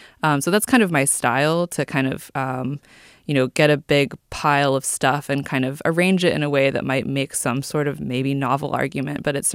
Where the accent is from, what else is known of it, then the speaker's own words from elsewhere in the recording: California, United States; I grew up in Silicon Valley, so I feel like my whole life has been kind of steeped in that.